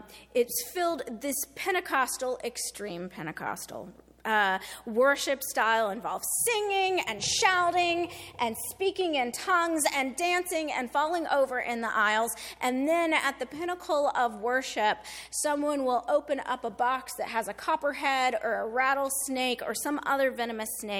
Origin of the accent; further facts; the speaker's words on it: Appalachia, United States; I am an Appalachian. Appalachian, just so we are all clear how we say that. People differ. I'm Appalachian by cultural upbringing, certainly